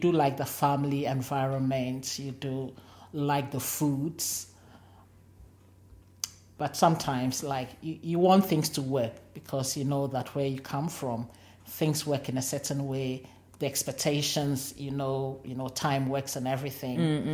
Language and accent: English; Ghana; now in Australia; I picked up the British accent, and then when I went back to Ghana, even the people there were saying, you've changed.